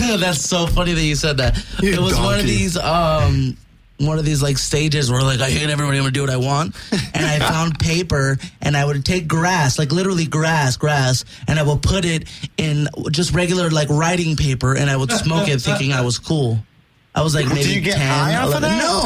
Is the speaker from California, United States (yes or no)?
yes; Whittier, California, United States; I grew up in Whittier, yeah.